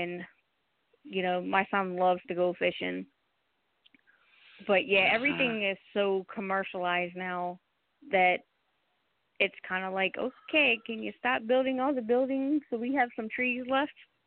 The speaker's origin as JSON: {"language": "English", "region": "Pennsylvania", "country": "United States", "tie": "born or raised there", "also_born_or_lived": "Delaware / California", "said": "You know, like I said in my profile, I was born in Delaware, but raised in Pennsylvania."}